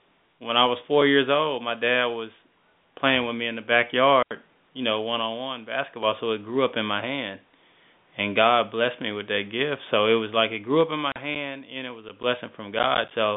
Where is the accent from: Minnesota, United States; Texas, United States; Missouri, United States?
Texas, United States; Dallas; They're both from Tyler, Texas. I'm from Dallas, Texas.